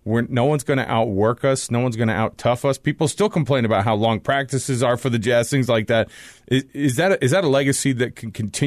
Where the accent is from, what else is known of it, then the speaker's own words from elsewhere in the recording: Seattle, Washington, United States; I grew up in Seattle, and we had to watch games to see what Lou Piniella was going to do.